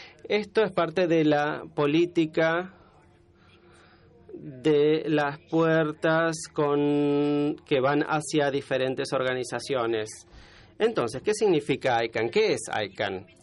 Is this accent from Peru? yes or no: no; Turkey; Spanish is a second language; Yo vengo de Turquía originalmente y trabajé con un equipo que trajo a la Internet a Turquía.